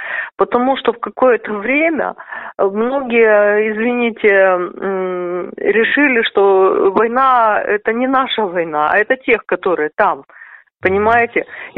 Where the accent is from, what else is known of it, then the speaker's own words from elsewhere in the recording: Odesa Oblast, Ukraine; Я живу в Одессе почти 12 лет. Я из области. Из Одесской области.